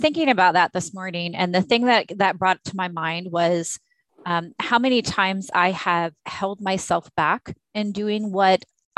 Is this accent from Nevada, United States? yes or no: no; Arkansas, United States; also born or lived in Texas; I grew up in a lower class, blue collar family. I was raised in the South in Arkansas and Texas.